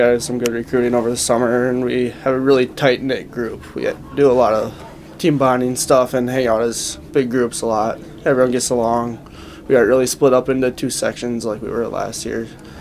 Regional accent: Minnesota, United States; Yeah, I had my own yard rink, whatever you want to call it. And then got a pond at my dad's house, and he set up a little rink there

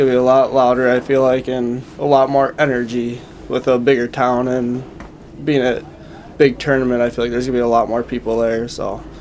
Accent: Minnesota, United States; Yeah, I had my own yard rink, whatever you want to call it. And then got a pond at my dad's house, and he set up a little rink there

